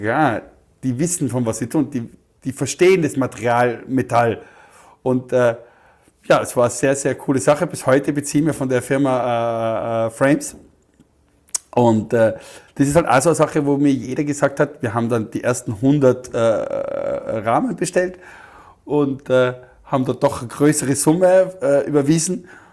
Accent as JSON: {"language": "German", "country": "Austria", "said": "Ich sage, ich bin aus Österreich"}